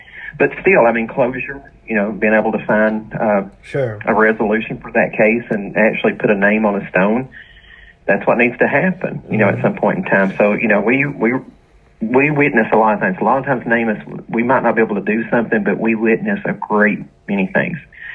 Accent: Tennessee, United States; my wife's from Kentucky and I'm from Tennessee, so we're comfortable in both places.

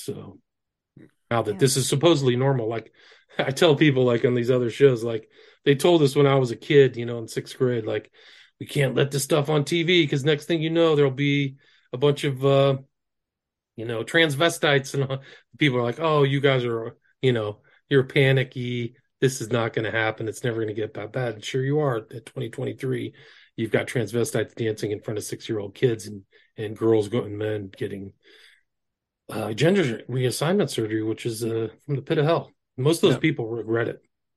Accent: California, United States; I grew up in Northern California. Psychedelics were everywhere.

